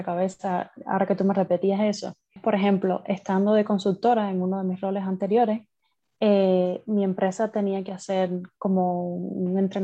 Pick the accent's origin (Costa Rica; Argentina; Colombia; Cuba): Cuba; moved away; tú eres cubano, yo soy cubana, enseguida hicimos una amistad bien bonita.